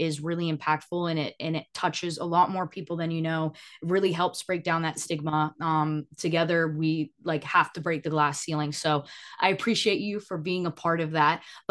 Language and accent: English; Edenton, North Carolina, United States; Oh my God. I grew up in Edenton.